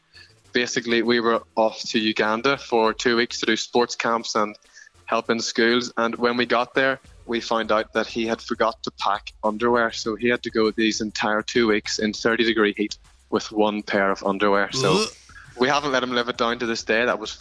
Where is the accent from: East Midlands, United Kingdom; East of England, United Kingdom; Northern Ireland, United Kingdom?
Northern Ireland, United Kingdom; Portadown; I'm from Portadown in Northern Ireland